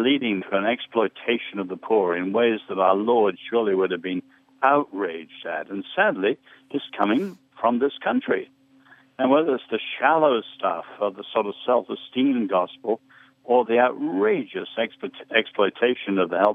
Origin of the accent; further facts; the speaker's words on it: England, United Kingdom; now in United States; The tragedy is that we in the West, and I speak as an Englishman as well as someone living in America, we are not demonstrating the alternative.